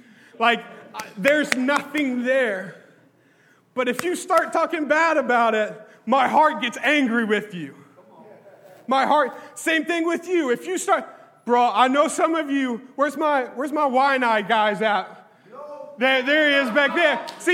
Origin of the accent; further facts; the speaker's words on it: Wartrace, Tennessee, United States; the proper English language that I can't even speak myself because I'm from Wartrace, Tennessee. We got our own pigeon, guys.